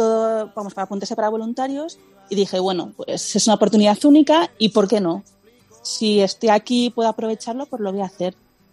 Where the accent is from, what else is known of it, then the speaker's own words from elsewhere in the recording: Madrid, Community of Madrid, Spain; now in Tokyo, Japan; Yo soy de Madrid, sí. Madrid. Llevo aquí en Tokio unos 4 años.